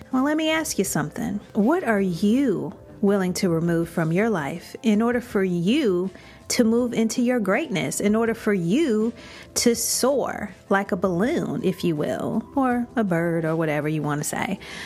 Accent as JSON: {"language": "English", "town": "Chicago", "region": "Illinois", "country": "United States", "tie": "born or raised there", "also_born_or_lived": "Tampa", "said": "Chicago's my hometown, but Tampa's my second home."}